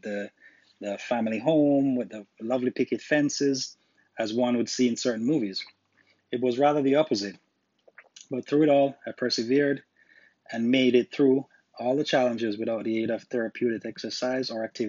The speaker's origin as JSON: {"language": "English", "country": "Jamaica", "tie": "born there", "said": "I was born in Jamaica, island of Jamaica"}